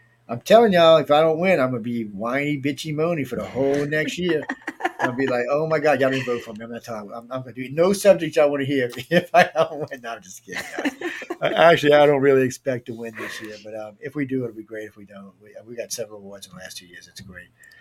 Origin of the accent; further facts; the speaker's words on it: the South, United States; I said, I'm from the South. I understand quite clearly.